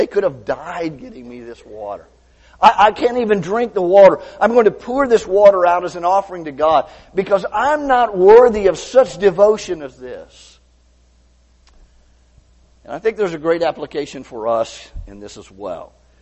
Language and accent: English; Tampa, Florida, United States; and I grew up in Tampa, and as a little boy, I remember going to Lowry Park Zoo.